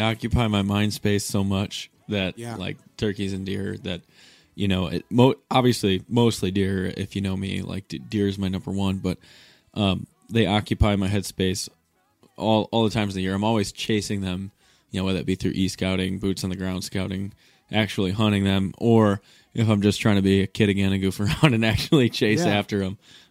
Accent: Pewaukee, Wisconsin, United States; was right off my house, is across the lake or across the road from Pewaukee Lake, which is born and raised in Pewaukee, Wisconsin. Grew up here and love everything about this lake.

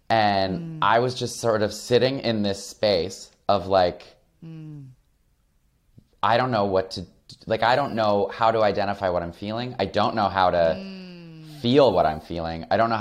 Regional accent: Flint, Michigan, United States; I mean, I grew up queer in Flint, Michigan, which was not necessarily easy.

